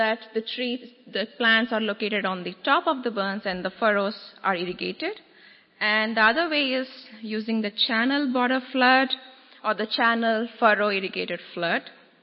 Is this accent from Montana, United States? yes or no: no; Texas, United States; we are from the South Texas area of the South Texas area, which is located very near to the Rio Grande Valley.